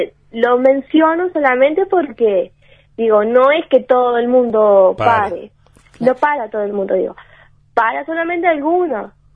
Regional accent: Florida, Uruguay; Y yo soy de Florida y de la escuela son más de 100 kilómetros. Y de vuelta son más de 200.

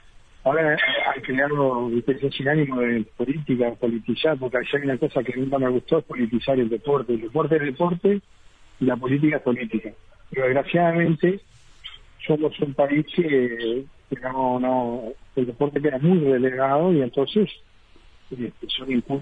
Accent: Río Negro, Uruguay; soy oriundo de Río Negro.

